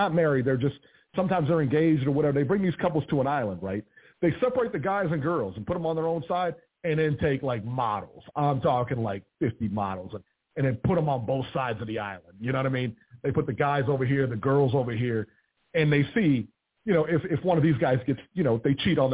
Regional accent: Ohio, United States; I know for a fact that I am from Ohio.

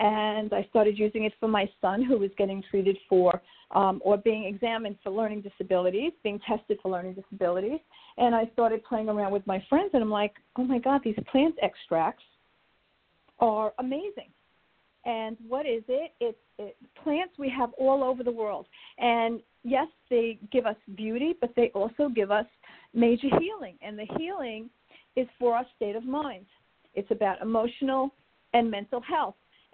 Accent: New York, United States; accent: New York; But I'm in New York. You're hearing my New York accent.

